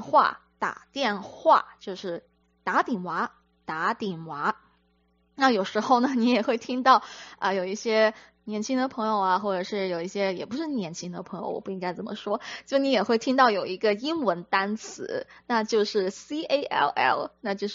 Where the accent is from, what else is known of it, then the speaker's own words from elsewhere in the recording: Hong Kong; 因为我在香港长大，所以呢，我就会说啊，我有嘢要揾你